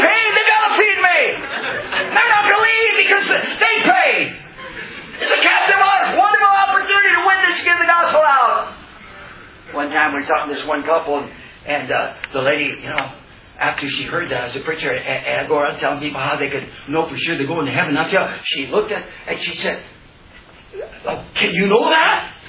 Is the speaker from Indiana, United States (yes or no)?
yes; Indiana, United States; Where are you from? I'm from South Indiana.